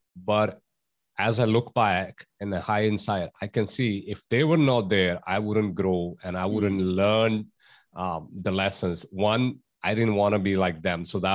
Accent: India; growing up in India, we have cultural values, we have spiritual values, but what we are not taught is about mindset, the power of mind.

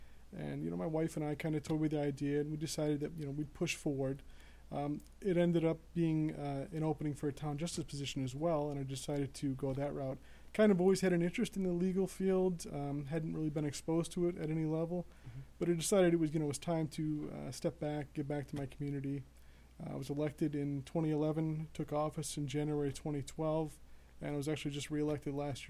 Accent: New York, United States; I actually grew up in the area. I grew up in Seneca County.

